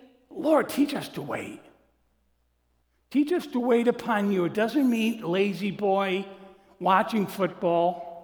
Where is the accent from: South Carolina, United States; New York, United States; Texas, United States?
New York, United States; Morrisville; So we grew up in the Morrisville, New York area